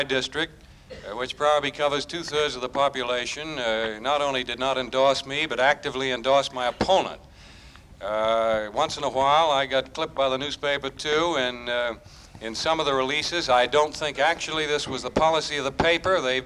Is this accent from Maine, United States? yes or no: yes; Maine, United States; I come from Maine, incidentally, originally. This is why I sound like Kennedy occasionally.